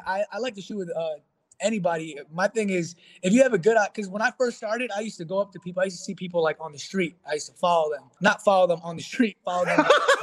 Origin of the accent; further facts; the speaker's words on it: Queens, New York, United States; Born and raised in Queens, New York.